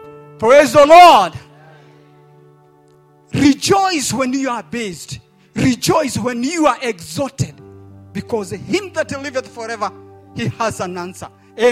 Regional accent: Kenya; English is a second language; moved away as an adult; now in United States; But I stayed, not in my home country, Kenya.

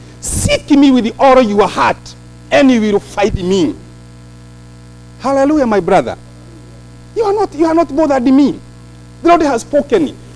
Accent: Nyeri, Nyeri County, Kenya; now in United States; You came here and you marry a girl from Nyeri. I'm from Nyeri.

